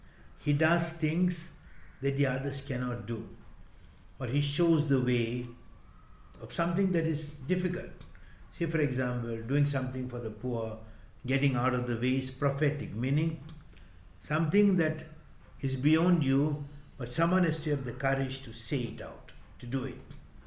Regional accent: Goa, India; born there; I was not born in India. I was born in a Portuguese territory. I was not born in Indian. I was born in Goa, yes. But Goa did not belong to the Indian Union until 61. I was born in 48. So I had a Portuguese passport.

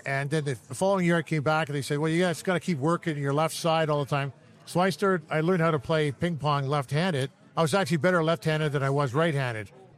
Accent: Toronto, Ontario, Canada; Well, you know what? Like growing up in Toronto, you know, obviously you watch the Maple Leafs all the time

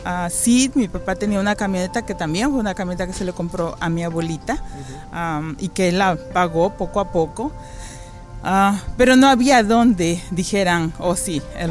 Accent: Orizaba, Veracruz, Mexico; Orizaba, Veracruz, México.

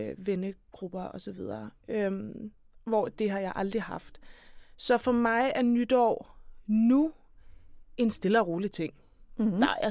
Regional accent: Copenhagen, Capital Region, Denmark; nu er jeg selv fra Christianshavn og havde faktisk også gået på privatskolen, der ligger der.

